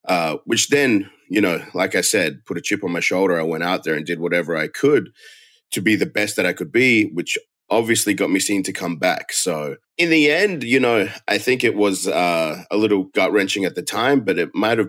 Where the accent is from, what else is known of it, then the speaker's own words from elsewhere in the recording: Australia; So my intentions were to be as good a pro wrestler as I could be in my home country, in my hometown, then travel around the country